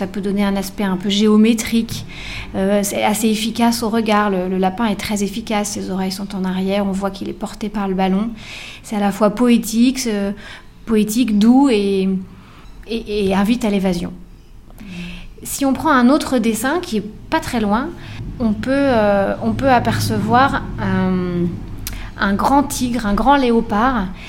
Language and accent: French; France; now in Sydney, Australia; parce que je suis française